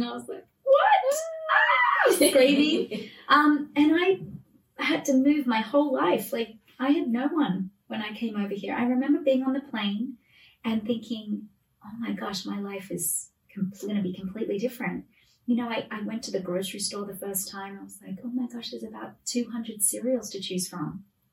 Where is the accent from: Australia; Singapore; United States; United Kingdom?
Australia; accent: Australian; I had a manager who was very adamant about me not doing my Australian accent.